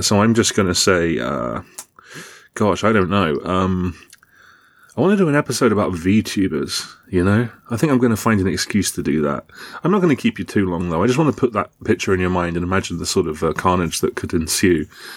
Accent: United Kingdom; That was a Monty Python reference. I'm British. I gotta do the Monty Python references.

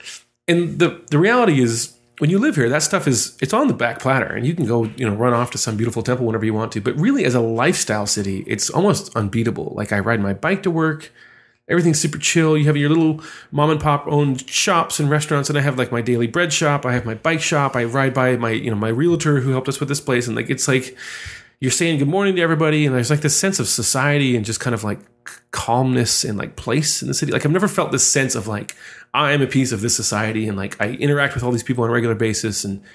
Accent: Seattle, Washington, United States; But, like, I'm from Seattle. We don't have mass transit there.

